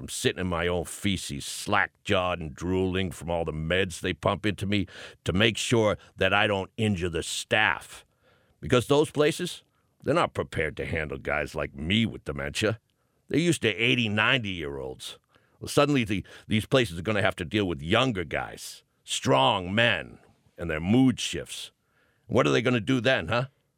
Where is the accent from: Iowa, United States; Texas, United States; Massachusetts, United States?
Massachusetts, United States; Boston; accent: Boston